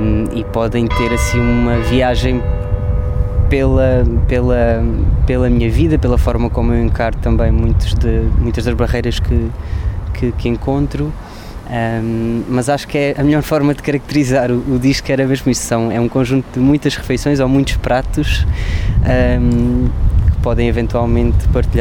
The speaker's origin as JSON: {"language": "Portuguese", "region": "Alentejo", "country": "Portugal", "said": "eu sou do Alentejo e, portanto, sendo do Alentejo, há uma coisa que me acompanha desde cedo, que é o gostar de estar à mesa."}